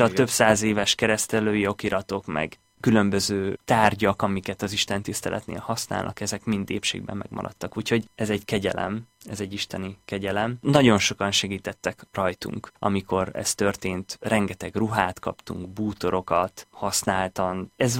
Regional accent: Tiszasas, Jász-Nagykun-Szolnok, Hungary; Tiszasoson nőttem föl, ez egy kis falu a Tisza mellett, Jász-Nagykun Szolnok megyében.

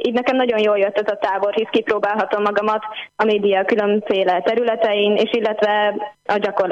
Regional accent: Budapest, Hungary; Budapestről érkeztem.

